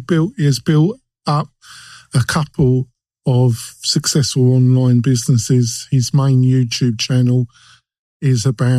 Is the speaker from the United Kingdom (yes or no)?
yes; England, United Kingdom; which is probably because I'm English, British, is multi-level marketing.